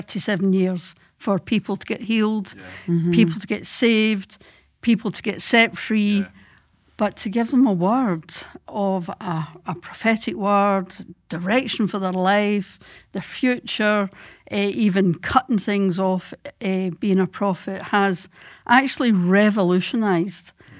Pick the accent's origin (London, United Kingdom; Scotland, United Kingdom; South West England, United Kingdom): Scotland, United Kingdom; Glasgow; I'm married to David, and I have a son, Matthew, and born and bred in Glasgow. Live in Glasgow.